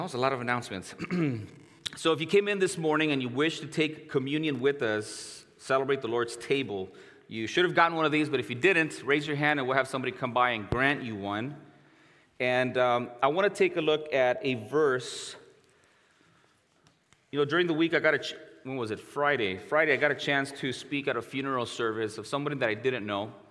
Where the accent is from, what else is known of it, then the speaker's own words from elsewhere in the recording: Mexico; now in United States; I grew up in Mexico